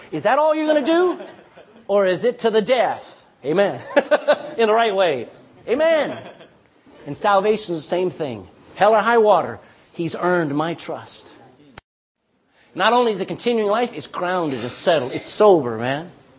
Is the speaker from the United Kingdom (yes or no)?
no; Ireland; And if it does, we're Irish, amen? We live here.